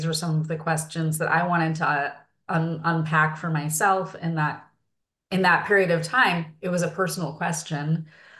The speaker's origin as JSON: {"language": "English", "town": "Chicago", "region": "Illinois", "country": "United States", "said": "And of course, I come from Chicago. I'm living in Chicago again now."}